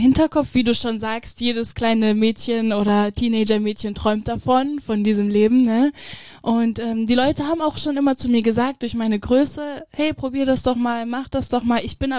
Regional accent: Obershofen, Hesse, Germany; moved away as an adult; also born or lived in Gießen; now in Frankfurt, Germany; da bin ich geboren, also beziehungsweise ich bin in Gießen geboren, aber in Obershofen aufgewachsen und habe dort bis zu meinem 19. Lebensjahr gewohnt.

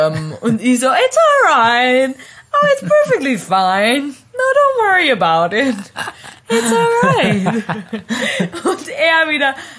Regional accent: Carinthia, Austria; Ich bin Kärntnerin.

